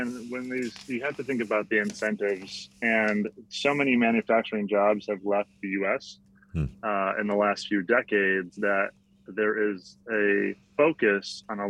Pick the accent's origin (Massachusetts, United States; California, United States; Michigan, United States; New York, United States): California, United States; because Virginia apparently wants to compete with my home state of California in the wine game.